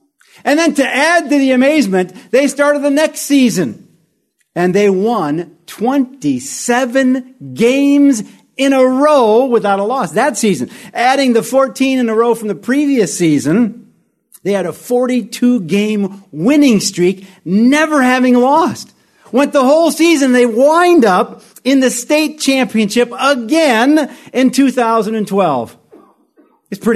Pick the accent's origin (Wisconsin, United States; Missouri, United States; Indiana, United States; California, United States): Wisconsin, United States; New London; I come from a little town in Wisconsin called New London.